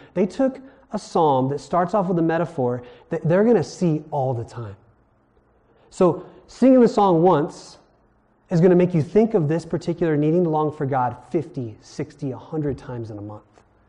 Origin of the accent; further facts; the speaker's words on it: Hawaii, United States; I'm from Maui. And yes, we say Maui.